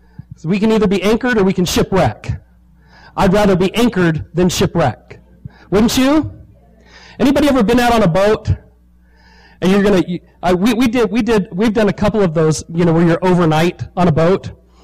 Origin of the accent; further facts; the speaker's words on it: California, United States; I'm from Southern California. We spend a lot of time at the beach.